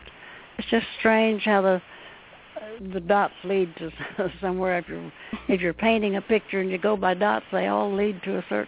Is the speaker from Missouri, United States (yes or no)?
yes; West Plains, Missouri, United States; born there; I was born in the Ozarks in Missouri, in West Plains, Missouri. And as was